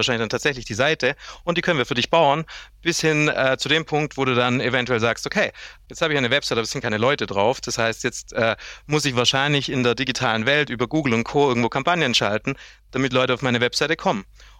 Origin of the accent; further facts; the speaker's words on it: Portugal; also born or lived in Germany; now in Vienna, Austria; bin quasi Wahlösterreicher. Also bedeutet, ich bin ursprünglich Deutscher, dann bei meinem Vater in Portugal aufgewachsen und vor jetzt 14 Jahren nach Wien gekommen. Bin 34 und sitze aber jetzt aktuell gerade in unserem Standort im schönen Salzburg.